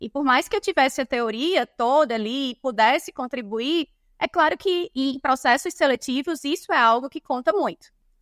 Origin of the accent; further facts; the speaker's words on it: Natal, Rio Grande do Norte, Brazil; E pelo meu sotaque, vocês devem ter percebido. Eu sou de Natal, Rio Grande do Norte, sou potiguar